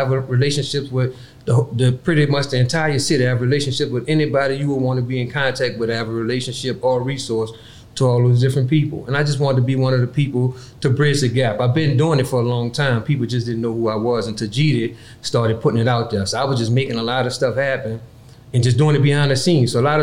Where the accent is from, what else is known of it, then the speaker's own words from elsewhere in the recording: New Orleans, Louisiana, United States; So I grew up in the Project, Night War and Desire. They tore the Desire down.